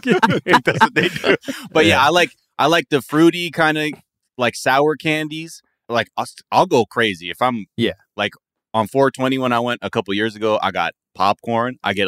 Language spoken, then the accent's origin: English; Los Angeles, California, United States; I never saw Twizzlers in the store growing up in LA.